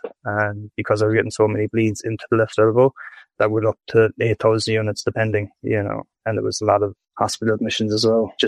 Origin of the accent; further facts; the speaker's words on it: Tralee, County Kerry, Ireland; I'm from Tralee, County Kerry in Ireland. I'm 34 and I'm an accountant